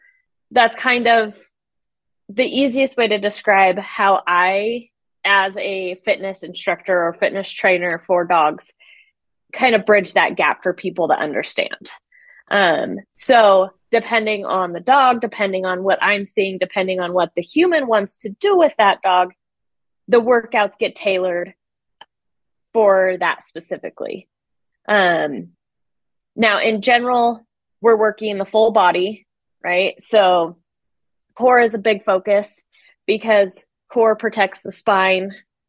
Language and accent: English; Idaho, United States; So I grew up in Idaho. That's where I'm still located with my husband and our three dogs. Grew up on a farm